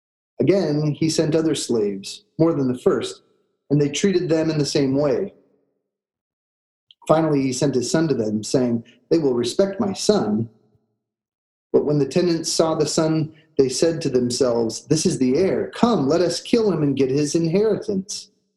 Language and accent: English; Walla Walla, Washington, United States; also born or lived in Chicago; When I grew up in Walla Walla, winter ended in February.